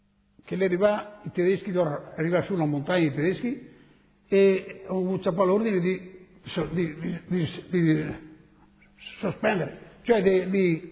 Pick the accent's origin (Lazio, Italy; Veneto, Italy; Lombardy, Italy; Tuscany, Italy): Veneto, Italy; Tambre; born there; A Bros, comune di Tambre.